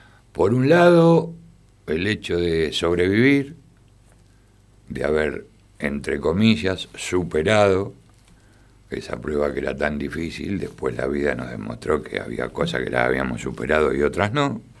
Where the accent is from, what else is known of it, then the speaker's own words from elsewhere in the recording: Argentina; Somos orgullosos argentinos cada vez que hay un mundial.